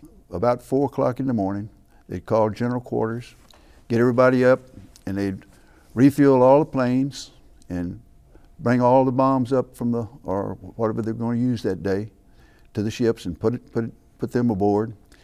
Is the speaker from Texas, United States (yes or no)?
yes; Bremond, Texas, United States; It really, really is, and no one went in with me from my hometown.